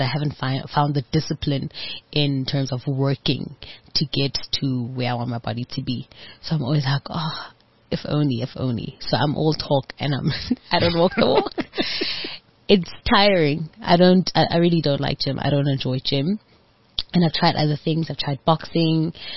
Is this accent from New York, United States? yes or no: no; Orlando, Florida, United States; obviously receiving love from home and where I grew up in Orlando